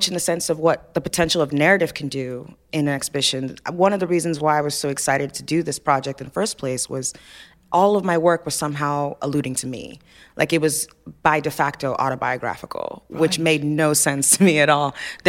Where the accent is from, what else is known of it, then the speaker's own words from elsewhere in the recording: Nigeria; I knew they were going to be Nigerian, because I'm Nigerian, so that's, you know.